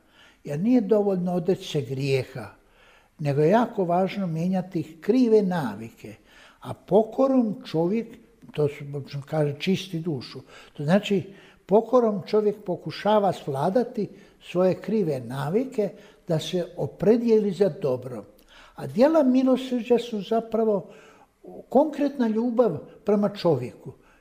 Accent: Bosnia & Herzegovina; Mi u Bosni i Hercegovini, ako kažemo da smo vjernici

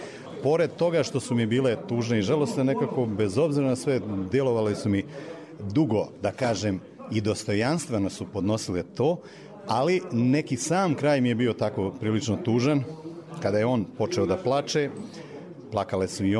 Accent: Republika Srpska, Bosnia & Herzegovina; born there; Ja sam rodom iz doline rijeke Drine

